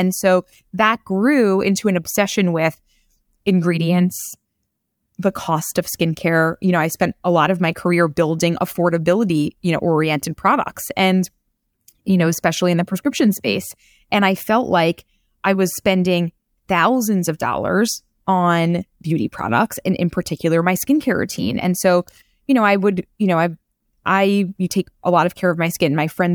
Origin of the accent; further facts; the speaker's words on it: Queens, New York, United States; I'm from Queens. There's, you know, no one's spending $1,200 on their products.